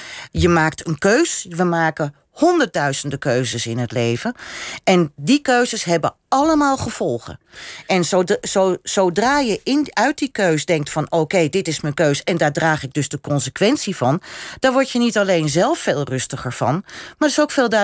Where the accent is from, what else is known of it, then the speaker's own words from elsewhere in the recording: Netherlands; Ja, want als we het nou over groepstrots hebben dan en chauvinisme, dan zijn we Nederlanders ineens we allemaal.